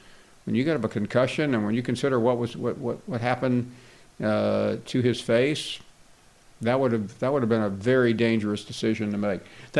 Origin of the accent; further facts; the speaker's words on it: Memphis, Tennessee, United States; born there; In fact, I was born in Memphis, Tennessee.